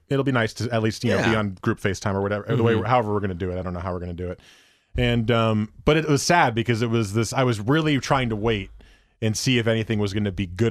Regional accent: Teaneck, New Jersey, United States; And my hometown, Teaneck, is a hotspot. There's a lot of Orthodox Jews there, and a lot of Orthodox Jews, you know, they're in large groups.

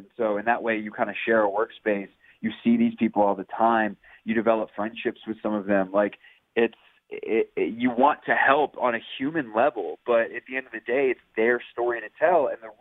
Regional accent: the Carolinas, United States; I mean, one, I'm from the Carolinas, so, like, I followed him from afar for years before he obviously got to Washington in January.

